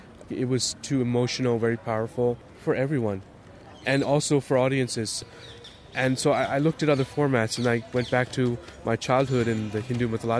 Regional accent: New York, United States; also born or lived in Vijayawada, India; I'm a documentary filmmaker. I was born near Vijayawada and I grew up in New York.

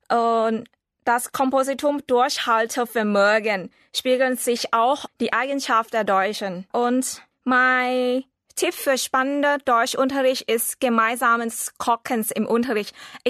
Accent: Bangkok, Thailand; German is a second language; Ich komme aus Thailand, aus Bangkok und unterrichte Deutsch seit 2 Jahren an der Gesellschaft-Universität in Bangkok.

